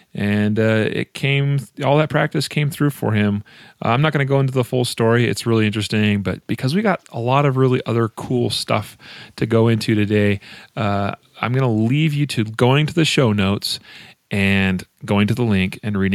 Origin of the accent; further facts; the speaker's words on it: Idaho, United States; first Marine to receive the Medal of Honor was Lieutenant Frank Reasoner of Kellogg, Idaho, which is my home state.